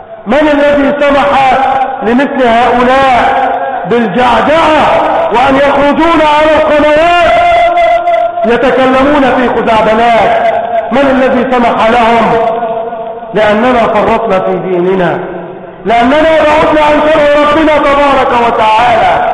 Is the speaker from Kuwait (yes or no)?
no; Egypt